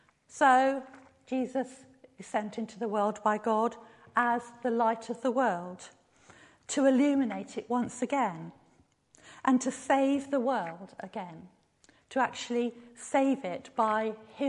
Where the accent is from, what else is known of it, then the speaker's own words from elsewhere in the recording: South West England, United Kingdom; I'm from Devon, and we've got a word there which isn't a word that we use everywhere, the word dimpsey.